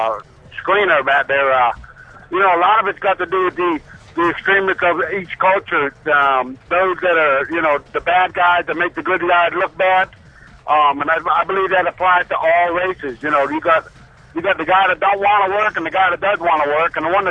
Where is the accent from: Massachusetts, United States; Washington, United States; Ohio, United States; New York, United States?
Massachusetts, United States; Worcester; now in North Carolina, United States; I'm a truck driver on the Jersey Turnpike, but I'm originally from Worcester, Mass.